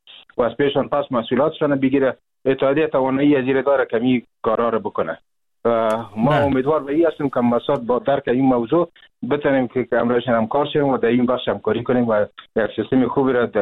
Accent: Afghanistan; ما و شما از افغانستان هستیم

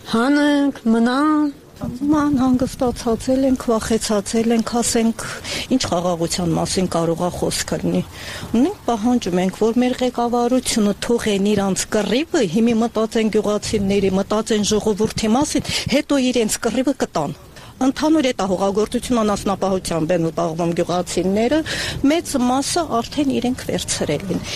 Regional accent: Azerbaijan; now in Armenia; մենք Փախստական ենք, Ադրբեջանից ենք եկած

